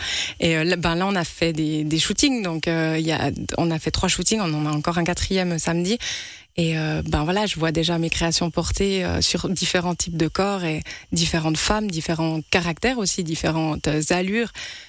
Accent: Lavey, Vaud, Switzerland; cette envie de revenir chez moi, parce que je viens d'ici, j'ai grandi à Lavey, j'habite au CP, et j'avais vraiment envie de revenir ici

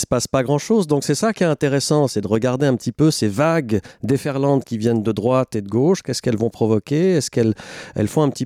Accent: Le Locle, Neuchâtel, Switzerland; also born or lived in Les Ponts-de-Martel / Beauce, France; Moi, je suis français et suisse. Je suis du Locle et des Ponts de Martel en Suisse et de la Plaine Beauce en France.

